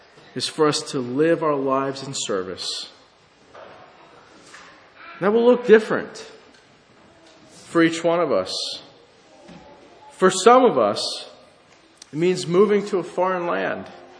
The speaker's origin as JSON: {"language": "English", "country": "United States", "tie": "born or raised there", "said": "I was given the tremendous blessing of growing up in America."}